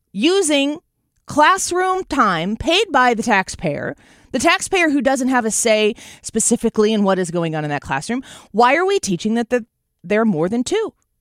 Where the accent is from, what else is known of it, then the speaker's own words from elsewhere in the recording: Illinois, United States; and of course, my home state of Illinois.